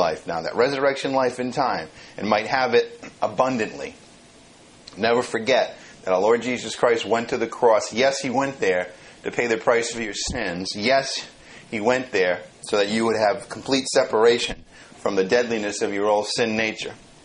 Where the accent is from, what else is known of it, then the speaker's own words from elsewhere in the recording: Ireland; I'm Irish, so I'm a special case.